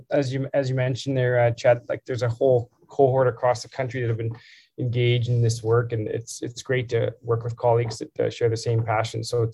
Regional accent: Calgary, Alberta, Canada; now in Edmonton, Canada; I grew up in Calgary, so I'm a Calgary boy. I spent my high school and undergrad there.

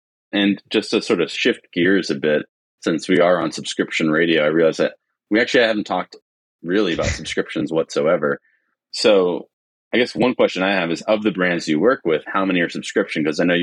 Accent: Maine, United States; I'm from Maine, so I'll say maple syrup.

